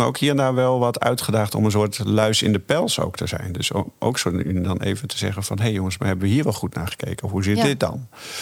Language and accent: Dutch; Heerenveen, Friesland, Netherlands; Ja, Fries, geboren en getogen in Heerenveen.